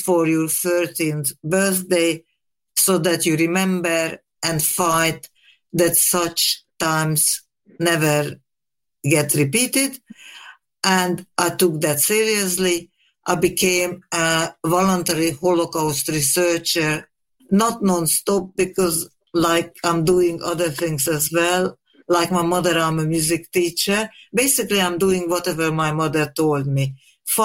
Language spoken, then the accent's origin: English; Budapest, Hungary; I am, like Stephen, from Hungary, and I'm from Budapest